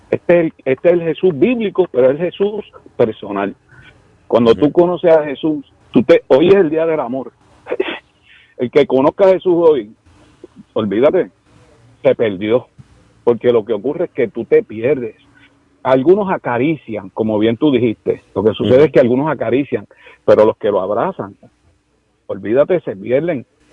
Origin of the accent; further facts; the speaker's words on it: Puerto Rico; muchos puertorriqueños, digo tan puertorriqueños, pues eso somos nosotros, conocemos del Señor